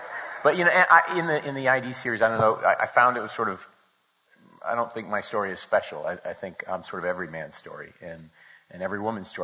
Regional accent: Maine, United States; I grew up in Maine on a little farm.

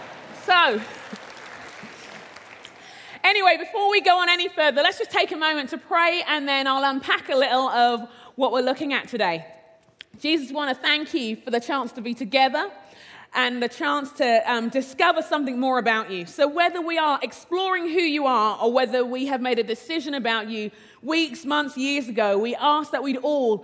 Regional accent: London, United Kingdom; I was born in London, grew up in London, England. My parents are from Nigeria. We're a Nigerian family. And my maternal grandfather was a Muslim leader.

